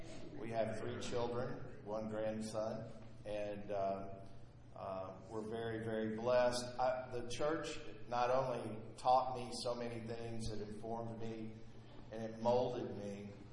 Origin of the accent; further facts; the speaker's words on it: Nashville, Tennessee, United States; I'm from Nashville. I came up here to serve as an interim CEO.